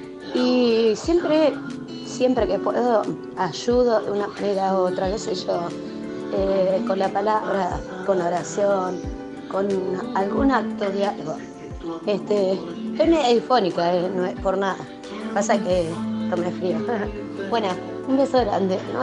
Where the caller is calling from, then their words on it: Tres Arroyos, Buenos Aires Province, Argentina; ¿cómo están? ¿Son Radio María? No me digas que sí, soy de Tres Arroyos.